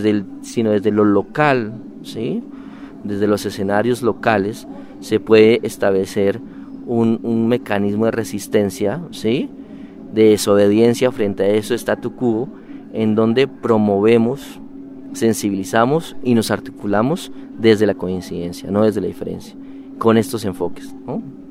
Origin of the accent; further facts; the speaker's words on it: Colombia; estoy aquí, soy colombiano.